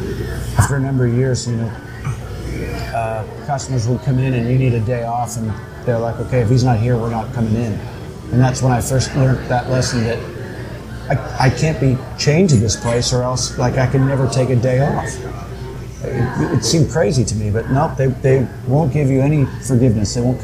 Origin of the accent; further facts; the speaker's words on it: Canada; As a Canadian, I can't cross the border and sell stuff.